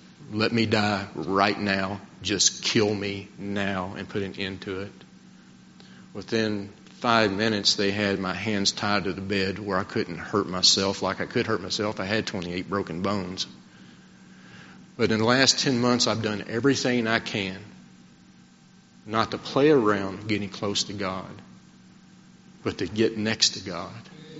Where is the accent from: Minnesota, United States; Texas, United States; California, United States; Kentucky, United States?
Kentucky, United States; Now, I'm old hillbilly from Kentucky, and my vocabulary sometimes is not the strongest in the world.